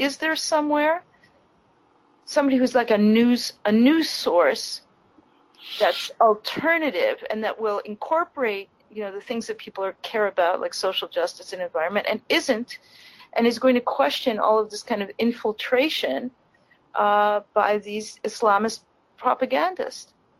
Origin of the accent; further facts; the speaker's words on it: Canada; I'm from Canada.